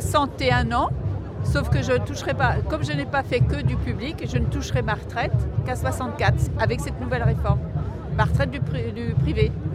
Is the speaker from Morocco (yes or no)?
no; Nantes, Pays de la Loire, France; Je suis de Nantes.